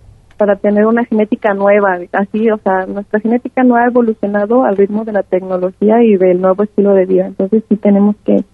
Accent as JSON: {"language": "Spanish", "country": "Mexico", "said": "tenemos como mexicanos, pues ese peso"}